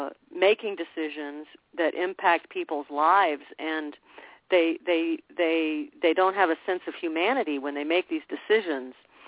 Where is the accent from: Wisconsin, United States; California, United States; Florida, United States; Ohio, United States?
Florida, United States; that just comes from being a Florida kid. I was born in Florida, and I've always loved Florida, and I've always loved the natural environment of Florida.